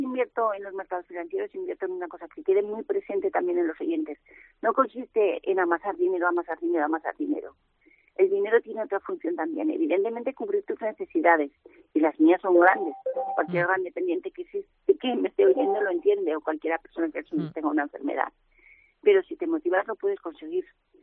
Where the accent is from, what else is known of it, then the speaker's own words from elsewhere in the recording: Ejea de los Caballeros, Aragon, Spain; Los tengo desde pequeñica porque me criaron mis padres, en Ejea de los Caballeros